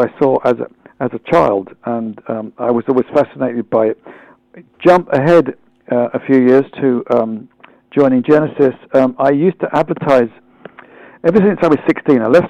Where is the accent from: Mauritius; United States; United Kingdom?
United Kingdom; London; The 1950s that I grew up in London, when it was a very smog-ridden, smoky old place post-war, with lots of bomb sites and buildings that were falling to pieces